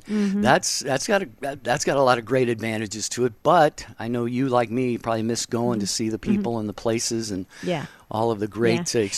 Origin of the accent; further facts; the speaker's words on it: Seattle, Washington, United States; now in California, United States; My home state, actually, Seattle, my hometown.